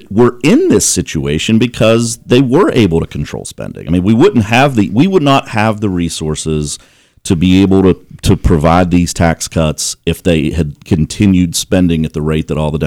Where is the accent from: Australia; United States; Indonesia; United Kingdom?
United States; West Virginia; I'm from the Northern Panhandle, right? So you go up that way. I mean, you do see a lot more economic activity in the northern part of the state.